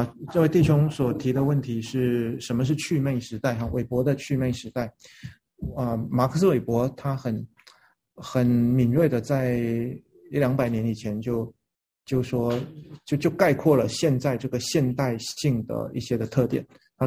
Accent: China; 因为我们都中国人，中国人古代说天人合一

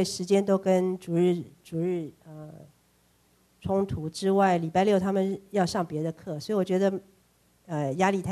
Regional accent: Taiwan; accent: Taiwanese Mandarin; 回来就跟我们讲我们讲的台湾国语都不对

